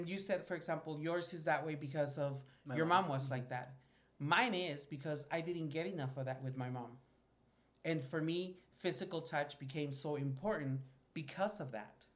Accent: Guatemala; I am from Guatemala, and that's deep south, bitch. But I am not from that type of south.

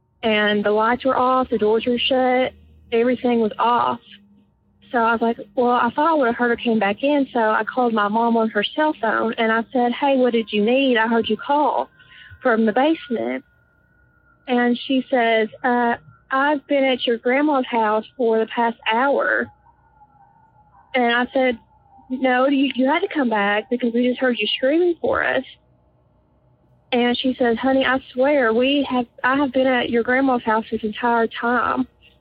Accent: Tennessee, United States; Hey, this is … I am from Tennessee.

